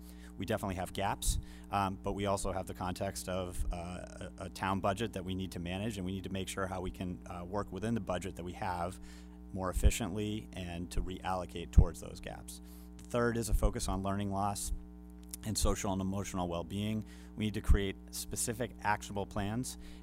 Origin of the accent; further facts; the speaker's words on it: Hingham, Massachusetts, United States; I grew up in Hingham. Graduated from Hingham High School, as did my wife, Emily. We moved back to town in 2007